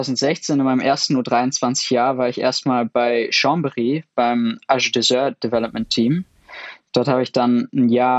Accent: United Kingdom; now in Germany; Ich bin sowohl Brite als auch Deutscher inzwischen, aber habe erst die deutsche Nationalität seit Ende 2013

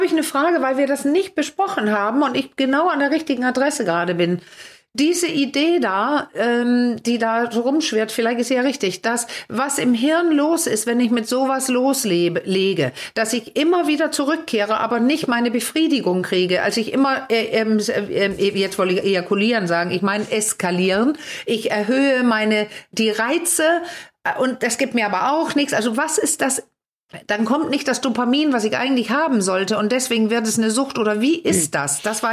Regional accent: Denmark; Ich bin ja Dänin.

